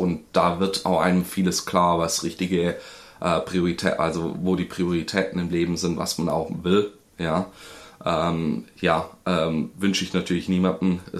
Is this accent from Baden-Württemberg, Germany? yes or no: yes; Langenau, Baden-Württemberg, Germany; also born or lived in Günzburg, Bavaria; aber zu meiner Schmach bin ich gebürtiger Bayer eigentlich. Mhm. Und bin dann in einem kleinen Dorf namens Langenau aufgewachsen.